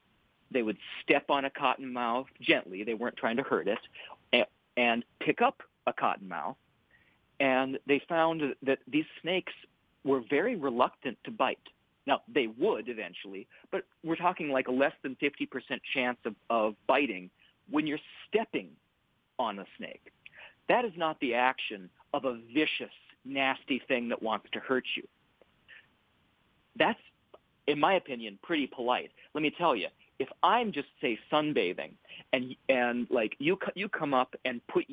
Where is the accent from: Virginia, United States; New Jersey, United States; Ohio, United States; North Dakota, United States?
North Dakota, United States; Well, I'm from North Dakota.